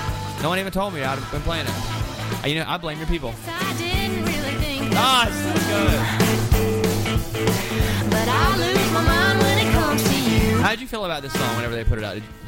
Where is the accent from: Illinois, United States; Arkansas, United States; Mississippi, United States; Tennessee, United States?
Arkansas, United States; And I'm from Arkansas, so … wasn't just God to country. To people in Arkansas, like, he was ours.